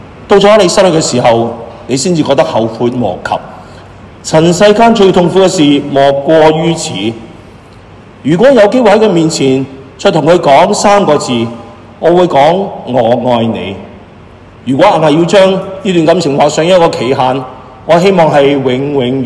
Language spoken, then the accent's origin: Cantonese; Toronto, Ontario, Canada; 我是来自加拿大的多伦多的，